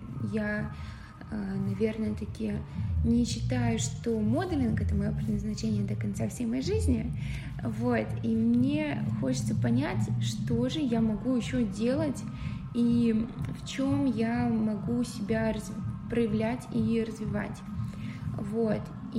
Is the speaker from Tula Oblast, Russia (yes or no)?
yes; Tula, Tula Oblast, Russia; И у нее в моем городе, я из Тулы